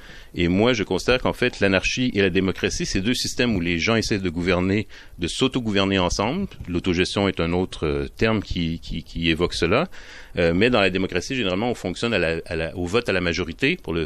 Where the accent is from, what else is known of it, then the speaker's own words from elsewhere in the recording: Quebec, Canada; accent: Quebec French; c'est vrai que je parle vite et j'ai un accent québécois